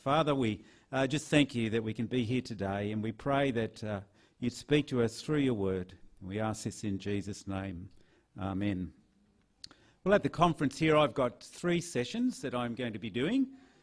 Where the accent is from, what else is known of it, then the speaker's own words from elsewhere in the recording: Newcastle, New South Wales, Australia; I'm from Newcastle, New South Wales.